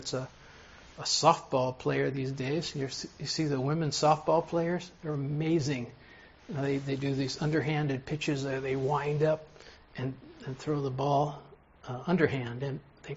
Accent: California, United States; And I was also a San Francisco Giants fan. I grew up in the Bay Area.

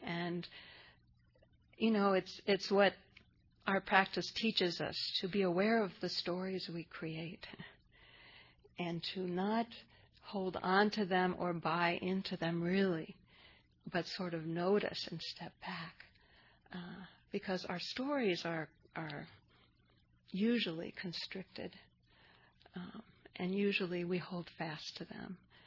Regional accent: Brentwood, Missouri, United States; born there; So I was born in Brentwood, Missouri, which is a little suburb of St. Louis. I'm definitely a Midwestern girl.

